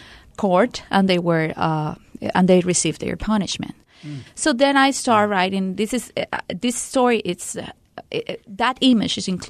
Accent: Colombia; Mom, I'm from Colombia. I'm never afraid of violence.

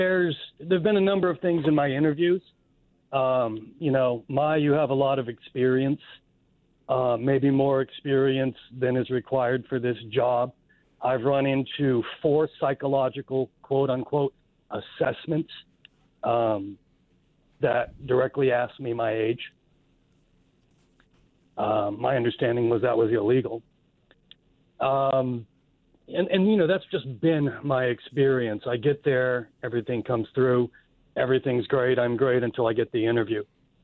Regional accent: Greene, Maine, United States; I'm 53. I'm from Green.

